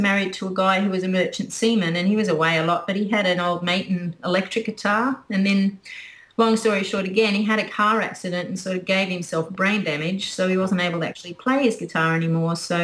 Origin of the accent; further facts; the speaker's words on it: Brisbane, Queensland, Australia; I grew up in Queensland, Brisbane, which was kind of a bit of a slower place to grow up, I suppose, and there weren't that many opportunities for dancing.